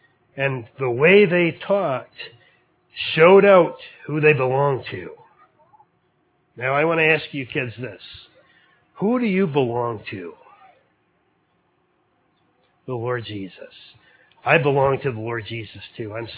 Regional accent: Newfoundland and Labrador, Canada; I grew up in Newfoundland.

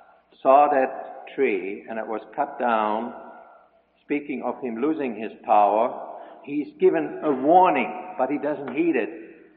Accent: Germany; moved away; When I came to this country from Germany, I had no right to vote.

